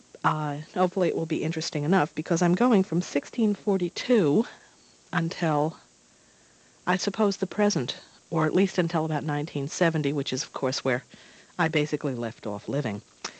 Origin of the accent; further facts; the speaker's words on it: United States; I'm an American woman, and it's not easy.